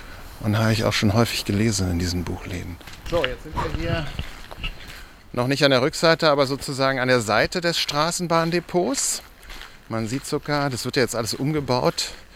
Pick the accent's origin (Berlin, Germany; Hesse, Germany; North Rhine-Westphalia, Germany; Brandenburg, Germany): Berlin, Germany; Dann sind wir dort, wo ich aufgewachsen bin